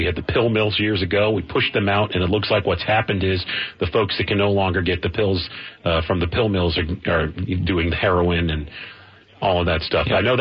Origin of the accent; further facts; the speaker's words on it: New York, United States; Who isn't? I'm from New York.